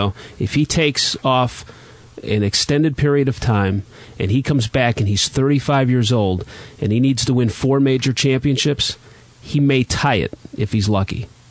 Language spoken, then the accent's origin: English; Chicago, Illinois, United States; I'm from Chicago. We come from that, you know, line of politics, vote early, vote often.